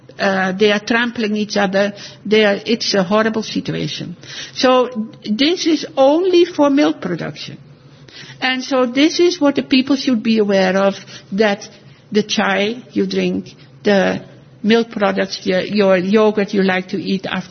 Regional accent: Netherlands; moved away; when I came from Holland, I was a vegetarian

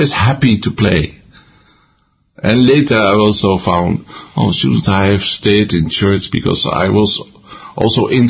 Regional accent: Rotterdam, South Holland, Netherlands; So in this Roman Catholic family, I grew up in Rotterdam. So I got to Roman Catholic school.

